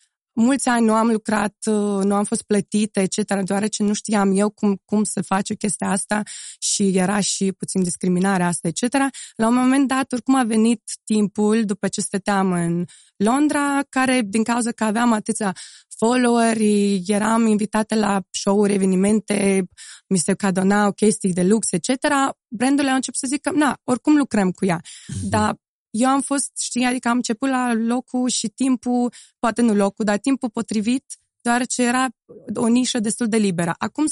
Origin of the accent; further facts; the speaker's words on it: Moldova; dar nu sunt, eu sunt din Moldova.